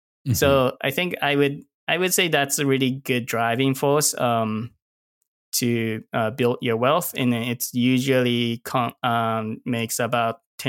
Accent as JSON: {"language": "English", "country": "Japan", "moved": "yes", "said": "Like I came from Japan and like, you know, lived here by myself."}